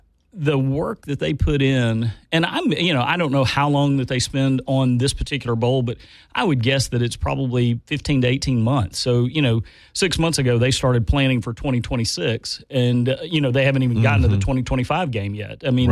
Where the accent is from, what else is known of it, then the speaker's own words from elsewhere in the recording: Houston, Texas, United States; I mean, for them because they're nearby and I grew up in Houston